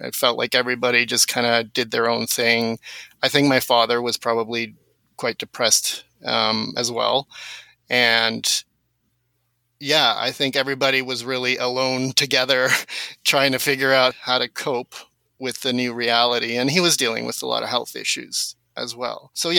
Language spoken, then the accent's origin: English; Canada; also born or lived in South Africa; So they really identified more as South African, whereas my earlier memories are as being a Canadian.